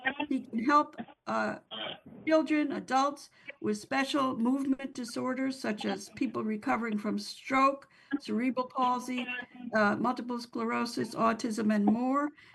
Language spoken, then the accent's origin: English; New York City, New York, United States; Yeah, so anybody, and of course I'm from New York City, riding on those subways.